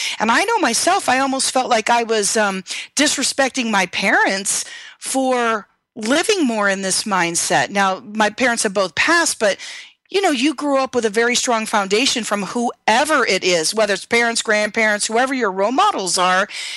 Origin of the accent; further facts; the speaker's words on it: Midwest, United States; I'm a Midwesterner. That kind of stuff doesn't fly very well, you know, out in this part of the country.